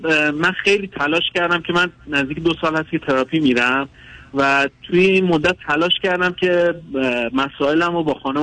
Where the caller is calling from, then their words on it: Iran; ولی تلفنم قطع شد چون از ایران هستم.